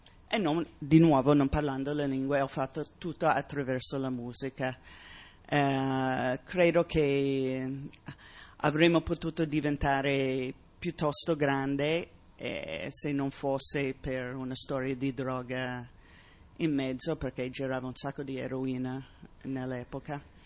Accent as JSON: {"language": "Italian", "region": "New York", "country": "United States", "tie": "born or raised there", "also_born_or_lived": "San Francisco", "second_language": "Italian", "moved": "as an adult", "lives_now": "Italy", "said": "sono venuta in Italia seguendo una storia d'amore. Io sono cresciuta a New York, sono cresciuto fra il teatro di Broadway"}